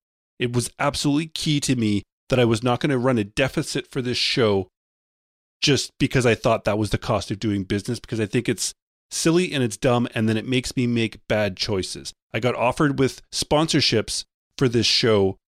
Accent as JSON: {"language": "English", "country": "Canada", "said": "I'm Canadian."}